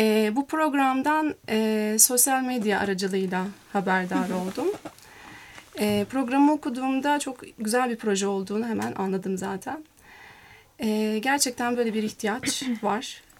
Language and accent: Turkish; İzmir, Turkey; moved away as an adult; now in Italy; İzmirliyim.